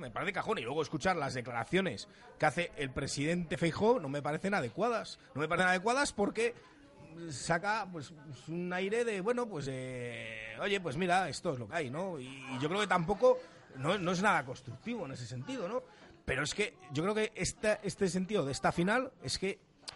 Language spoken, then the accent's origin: Spanish; Valladolid, Castile and León, Spain; somos vallisoletanos